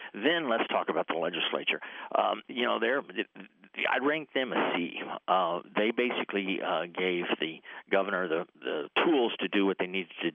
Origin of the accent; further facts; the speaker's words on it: Texas, United States; now in Eau Claire, United States; Originally, I'm from Texas and married the most beautiful woman in the world from the Chippewa Valley, and that's why I'm here.